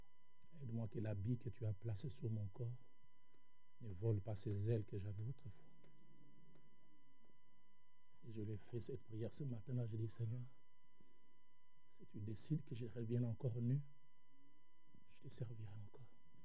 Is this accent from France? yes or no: no; Lausanne, Vaud, Switzerland; Comme un tout petit garçon aimant Dieu. J'allais souvent à l'église là-bas en à pied. J'ai quitté chez nous à Lausanne.